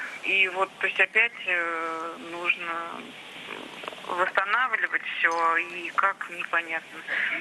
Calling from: Tula, Tula Oblast, Russia; Я вам звоню из Тулы.

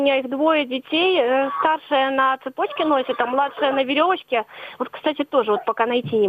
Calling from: Kaliningrad, Kaliningrad Oblast, Russia; я звоню вам из Калининграда.

